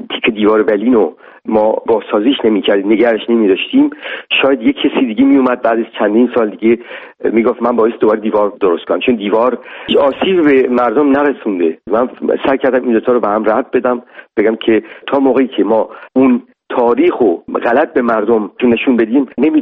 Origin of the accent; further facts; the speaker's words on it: Iran; من خواستم لااقل به عنوان یه ایرانی سعی کنم